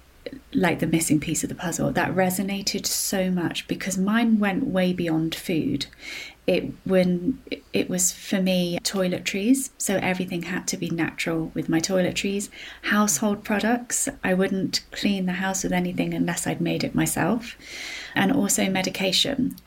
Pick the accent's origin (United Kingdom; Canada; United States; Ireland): United Kingdom; South West England; I'm a Cornish girl. Seafood was a huge part of my upbringing.